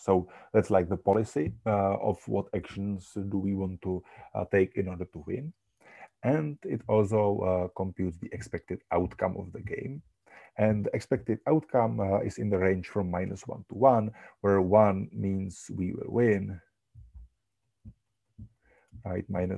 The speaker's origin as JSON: {"language": "English", "country": "Czechia", "first_language": "cs", "second_language": "English", "said": "as the English say, we don't have some specific, I would say, Czech phrase for that."}